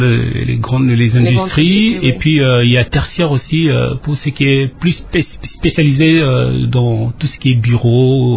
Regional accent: DR Congo; Moi, je suis Congolais

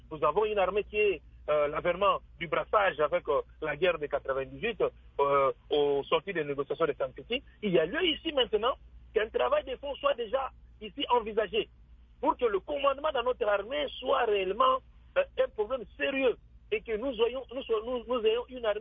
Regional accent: DR Congo; nous en tant que Congolais, nous devons nous assumer à demander à nos décideurs de nous sécuriser

